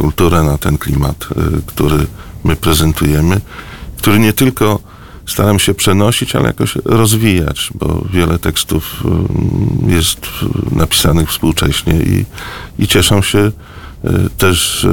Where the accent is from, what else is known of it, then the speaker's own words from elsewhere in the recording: Zielona Góra, Lubusz Voivodeship, Poland; i tak to wychowywałem się w Zielonej Górze, więc nie wiem, gdybym miał, może jestem Galicjaninem po prostu